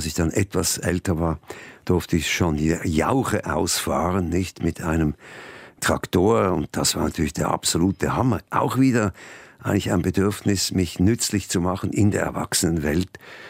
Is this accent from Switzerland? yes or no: yes; Zurich, Switzerland; Ich habe einen sogenannten Trottinett gehabt, also einen Roller. Und mit diesem Trottinett bin ich da, habe ich die ganze Stadt erkundet sozusagen.